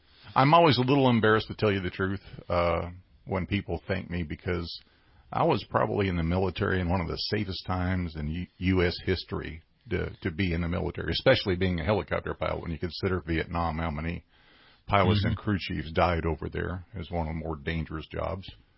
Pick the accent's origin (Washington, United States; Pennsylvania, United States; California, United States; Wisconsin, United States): California, United States; Oxnard; moved away as an adult; now in Redding, United States; I was born and raised down in Oxnard, California, down in Ventura County.